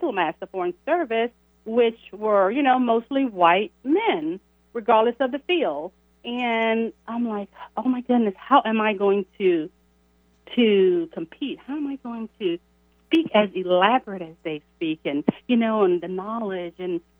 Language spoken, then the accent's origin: English; the South, United States; accent: Southern drawl; And I was afraid to speak because I'm from the South. I didn't, you know, I have a Southern drawl.